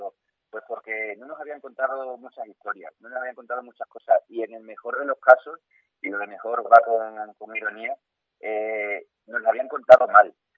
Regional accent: Villafranco del Guadiana, Extremadura, Spain; yo soy de la Vega Baja de Guadiana. Nací en Villafranco de Guadiana, a 10 kilómetros de Badajoz

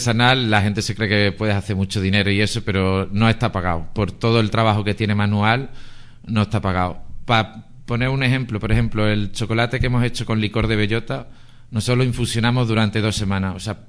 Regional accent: Llerena, Extremadura, Spain; also born or lived in Nicaragua; venimos a Llerena porque yo soy de Llerena y fue por una desgracia realmente. Nosotros vivíamos en Nicaragua, teníamos nuestra vida establecida allí

